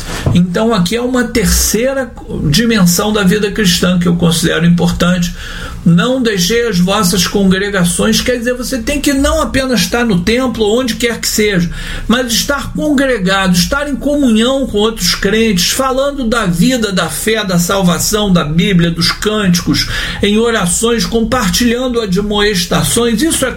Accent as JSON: {"language": "Portuguese", "region": "Rio de Janeiro", "country": "Brazil", "said": "Eu que sou de Copacabana, quando eu morava no Rio"}